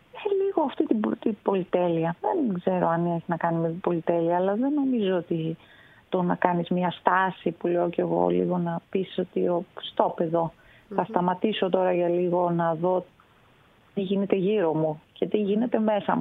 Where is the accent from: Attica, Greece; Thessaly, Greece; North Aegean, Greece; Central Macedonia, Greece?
Central Macedonia, Greece; Veria; Ναι, μεγάλωσα στη Βέρεια. Είναι δίπλα, είναι σαν προάστιο. Η Βέρεια είναι σαν προάστιο της Θεσσαλονίκης